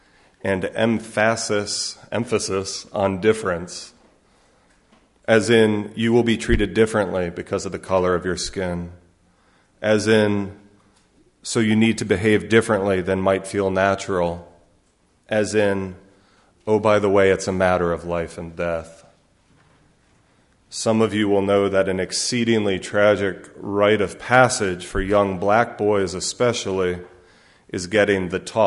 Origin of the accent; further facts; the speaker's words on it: Charlottesville, Virginia, United States; the downtown library in my hometown of Charlottesville.